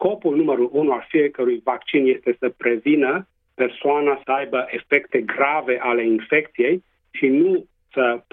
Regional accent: Transylvania, Romania; accent: Transylvanian; now in Western Australia, Australia; Îmi face mare, mare plăcere să mă adresez conaționalilor în limba maternă, cu accent ardelenesc.

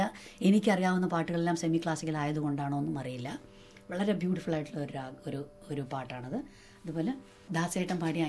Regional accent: Thiruvananthapuram, Kerala, India; തിരുവനന്തപുരത്ത് ജനിച്ചു വളർന്ന കാരണം തിരുവനന്തപുരത്ത് സരസ്വതി മണ്ഡപം എന്ന് പറഞ്ഞ് തന്നെ പത്മനാഭസ്വാമി ക്ഷേത്രത്തിൻ്റെ അടുത്ത് ഒരു മണ്ഡപമുണ്ട്.

